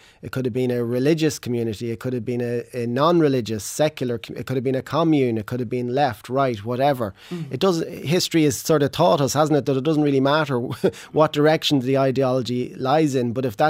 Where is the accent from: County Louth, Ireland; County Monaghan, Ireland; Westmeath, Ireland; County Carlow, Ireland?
County Louth, Ireland; Dundalk; I mean, I grew up in Dundalk, so around the border area, and sort of came of age in through the 1980s